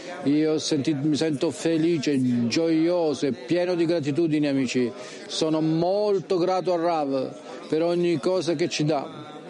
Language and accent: Italian; Mexico; Vengo dal Messico.